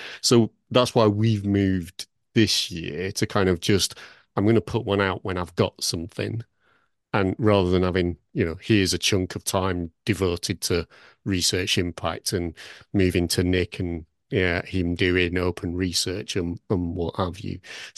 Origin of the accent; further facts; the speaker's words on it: Blackburn, North West England, United Kingdom; I'm from Blackburn, we're, you know, for heaven's sake.